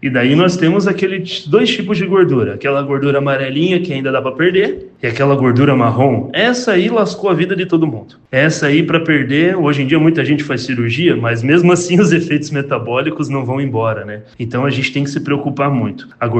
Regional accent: São José dos Pinhais, Paraná, Brazil; also born or lived in Florianópolis; now in Campos Novos, Brazil; Eu sou natural de São José dos Pinhais, em Paraná. Fui para Florianópolis fazer faculdade e logo depois vim parar aqui.

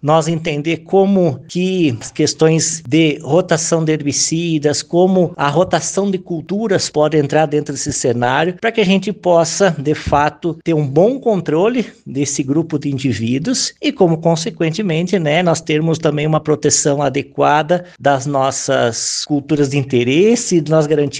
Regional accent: Rio Grande do Sul, Brazil; now in Campos Novos, Brazil; eu sou gaúcho de nascimento, da região de Santa Maria.

